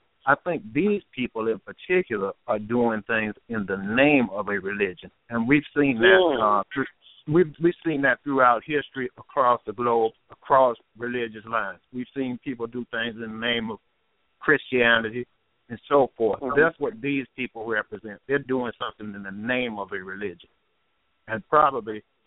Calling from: Montgomery, Alabama, United States; And I'm calling from Montgomery, Alabama.

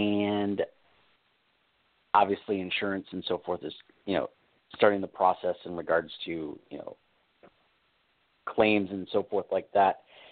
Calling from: California, United States; I'm calling from California.

